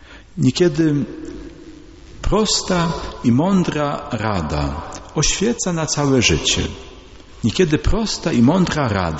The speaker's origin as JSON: {"language": "Polish", "town": "Kędzierzyn-Koźle", "region": "Opole Voivodeship", "country": "Poland", "tie": "born or raised there", "said": "Ja pochodzę z parafii świętego Mikołaja. W Kędzierzynie tam spędziłem swoje dzieciństwo i młodość."}